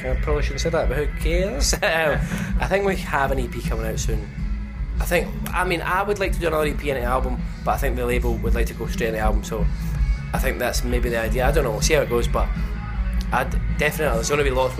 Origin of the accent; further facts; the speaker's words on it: Glasgow, Scotland, United Kingdom; growing up in Glasgow and playing shows there was definitely used for that.